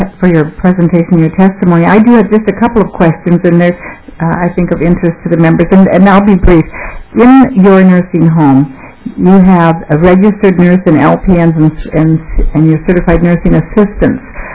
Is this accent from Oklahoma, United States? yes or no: no; Faribault, Minnesota, United States; So we will be meeting in Faribault, Minnesota, my hometown, at St. Lucas Care Center next month.